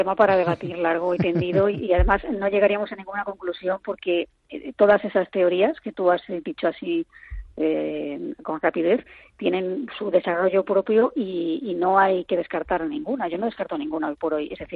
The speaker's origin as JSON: {"language": "Spanish", "town": "Madrid", "region": "Community of Madrid", "country": "Spain", "said": "ya que yo soy madrileña y a mucha honra, ¿no? Y vivo aquí."}